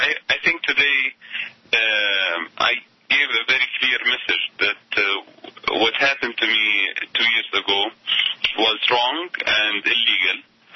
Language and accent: English; Iraq; I'm an Arab and I'm Muslim and I come from Iraq, I look like an Arab